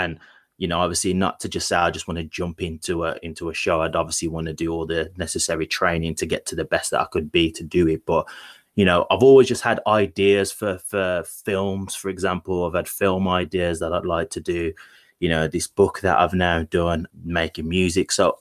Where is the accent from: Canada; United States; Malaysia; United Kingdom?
United Kingdom; Birmingham, West Midlands; obviously, as you stated, I'm from Birmingham.